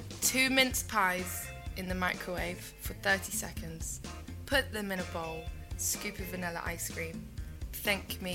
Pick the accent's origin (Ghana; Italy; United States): Ghana; Yeah, I'm Ghanaian, Swiss, English.